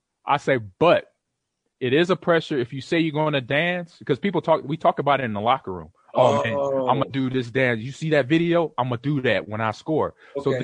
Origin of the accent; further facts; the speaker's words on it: Los Angeles, California, United States; So, Crick, I grew up in Los Angeles.